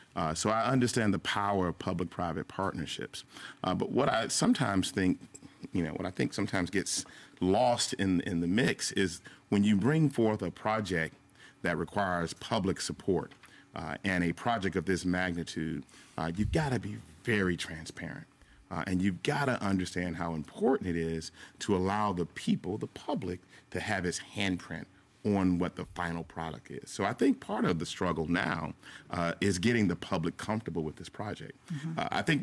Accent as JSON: {"language": "English", "town": "Atlanta", "region": "Georgia", "country": "United States", "tie": "born or raised there", "said": "First of all, I was born and raised right here in Atlanta, and so I've only known the Gulch."}